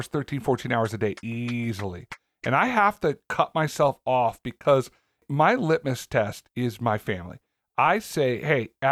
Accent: Cloverdale, California, United States; when I was a kid growing up in Cloverdale

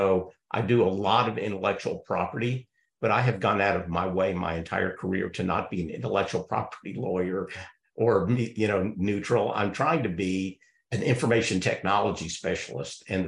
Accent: Texas, United States; I'm proud that I'm a Texan

